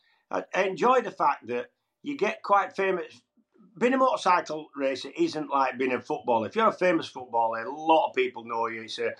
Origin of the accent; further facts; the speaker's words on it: Huddersfield, Yorkshire and the Humber, United Kingdom; He's from Blackburn, I'm from Huddersfield, equidistant to Manchester.